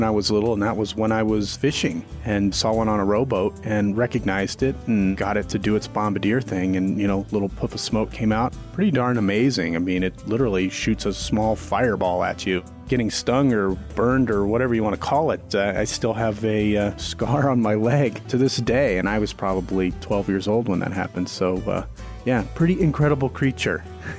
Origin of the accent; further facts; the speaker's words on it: Tennessee, United States; I grew up in Tennessee